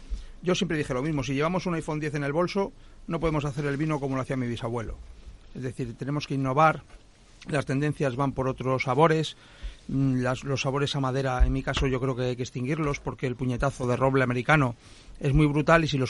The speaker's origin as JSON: {"language": "Spanish", "town": "Palencia", "region": "Castile and León", "country": "Spain", "said": "Venimos de Palencia, del Puebluco, y bueno, pues con mucho cariño."}